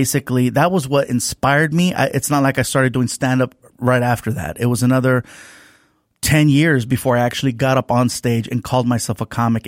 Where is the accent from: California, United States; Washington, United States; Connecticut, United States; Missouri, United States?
California, United States; Long Beach; also born or lived in San Diego; Single parent, the last of six kids, born in San Diego, but grew up in Long Beach. So from second grade until I graduated from high school, it was Long Beach